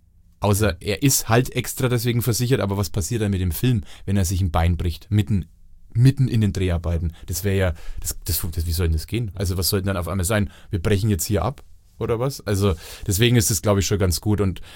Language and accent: German; Bavaria, Germany; als Franke